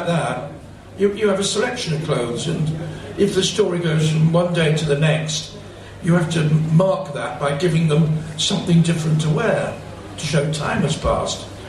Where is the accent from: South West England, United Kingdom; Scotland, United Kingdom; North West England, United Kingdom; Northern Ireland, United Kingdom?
North West England, United Kingdom; Rochdale; Passing over the fact, I come from Rochdale